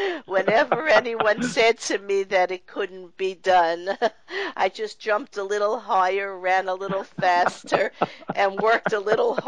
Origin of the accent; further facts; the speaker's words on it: Brooklyn, New York, United States; I grew up in New York, in Brooklyn. I was born into a Jewish family.